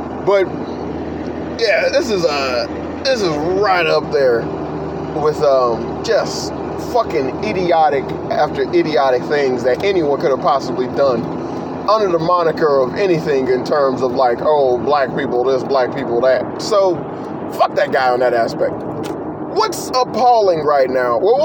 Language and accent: English; Chicago, Illinois, United States; I'm from Cook County. I was born in Cook County Hospital, so I'm from Chicago.